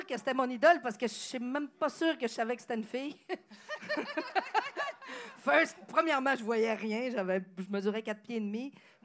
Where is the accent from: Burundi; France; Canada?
Canada; Chicoutimi, Quebec; Moi, je les écoutais, je viens de Chicoutimi.